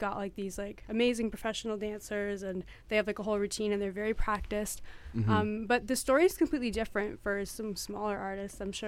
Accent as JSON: {"language": "English", "region": "Ontario", "country": "Canada", "tie": "born or raised there", "said": "I grew up near Toronto"}